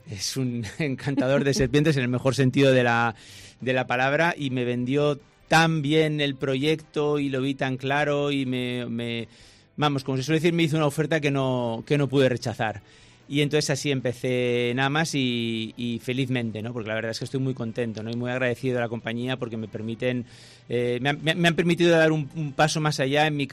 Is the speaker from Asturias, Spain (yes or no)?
no; Valencian Community, Spain; also born or lived in Japan; Soy español, valenciano, mediterráneo de nacimiento, pero mi patria de adopción cultural es Japón